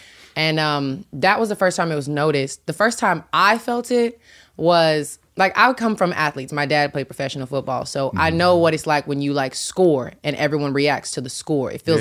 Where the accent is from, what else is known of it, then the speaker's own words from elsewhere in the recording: Tennessee, United States; Mm-hmm. I'm from Tennessee.